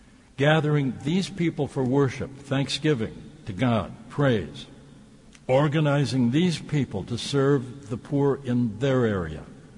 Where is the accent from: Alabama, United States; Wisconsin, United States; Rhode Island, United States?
Wisconsin, United States; Racine; However, I grew up in Racine